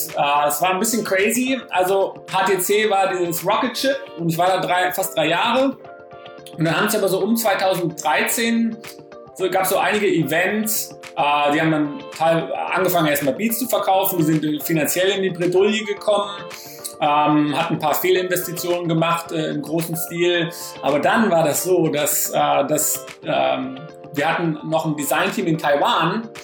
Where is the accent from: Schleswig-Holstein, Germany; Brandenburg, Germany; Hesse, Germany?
Hesse, Germany; Frankfurt; also born or lived in Oldenburg; Ich bin geboren in Oldenburg. Und meine Familie kommt aus Berlin, also eher so aus dem Norden. Und bin aber dann in Frankfurt später groß geworden.